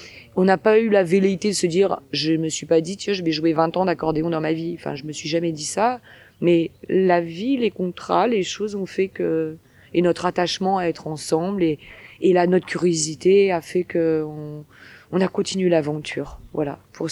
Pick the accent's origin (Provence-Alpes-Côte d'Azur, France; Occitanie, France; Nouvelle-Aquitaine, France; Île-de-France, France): Île-de-France, France; Paris; Et puis à Montmartre, puisque je viens de Montmartre, enfin du 18e arrondissement